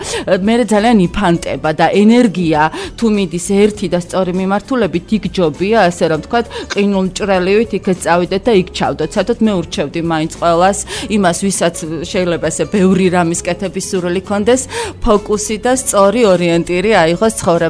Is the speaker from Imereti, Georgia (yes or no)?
yes; Kutaisi, Imereti, Georgia; ქალაქი მაშინ ეს ქუთაისი სადაც მე ვიზრდებოდი იყო ესეთი მოკეთან